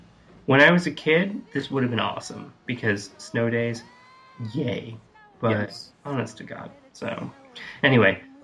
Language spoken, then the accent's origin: English; Massachusetts, United States; Let's go with Woburn, since we're actually from Massachusetts.